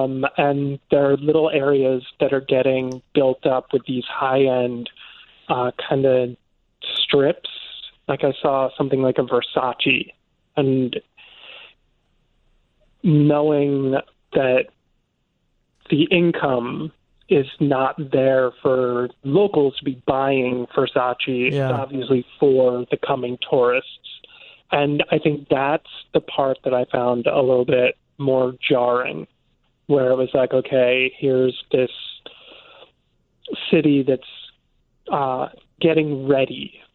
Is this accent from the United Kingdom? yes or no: no; New York, United States; Very friendly to me as an American, especially so as a New Yorker.